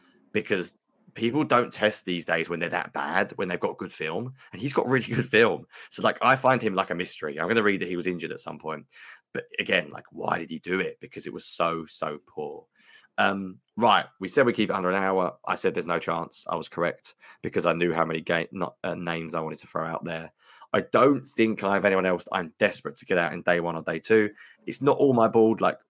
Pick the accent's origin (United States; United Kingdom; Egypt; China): United Kingdom; But I'm British.